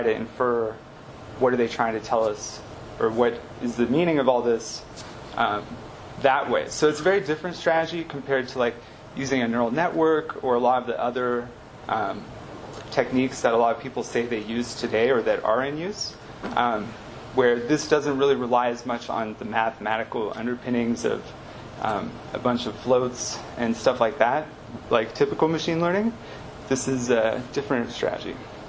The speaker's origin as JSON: {"language": "English", "town": "Palo Alto", "region": "California", "country": "United States", "tie": "born or raised there", "said": "I grew up in Palo Alto."}